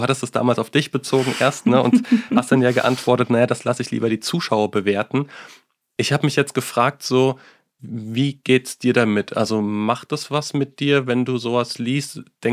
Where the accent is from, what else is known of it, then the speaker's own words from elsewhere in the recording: Bensheim, Hesse, Germany; Bensheim, da habe ich mein Abitur gemacht. Grüße gehen raus.